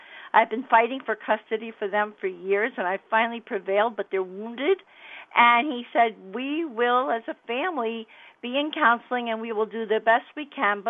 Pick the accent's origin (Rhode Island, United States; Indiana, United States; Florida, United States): Florida, United States; Miami; I came from Florida, from Miami.